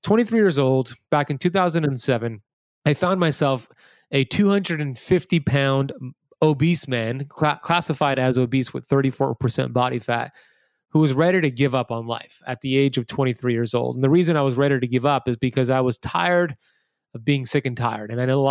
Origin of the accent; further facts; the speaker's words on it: Miami Beach, Florida, United States; So for me, growing up here in America, born and raised in Miami Beach, Florida, when I grew up here as a kid, I was pretty much left to my own devices.